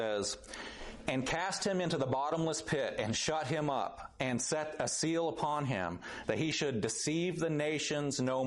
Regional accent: Oklahoma City, Oklahoma, United States; where I grew up around Oklahoma City, between Oklahoma City and Stillwater.

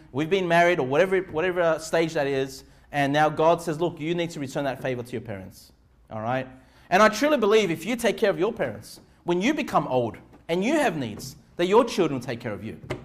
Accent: Canley Vale, New South Wales, Australia; I grew up here in Canleyvale. I grew up here just, you know, a few kilometers away from where we meet for church.

